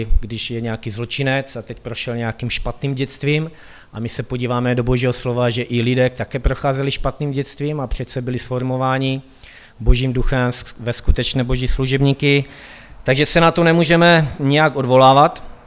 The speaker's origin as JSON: {"language": "Czech", "town": "Karviná", "region": "Moravian-Silesian Region", "country": "Czechia", "said": "já jsem původně z Karviné"}